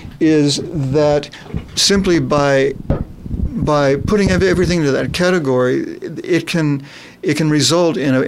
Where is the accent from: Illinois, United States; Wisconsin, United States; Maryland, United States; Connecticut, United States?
Maryland, United States; I can remember being out on this little lawn in front of the house where I grew up in Maryland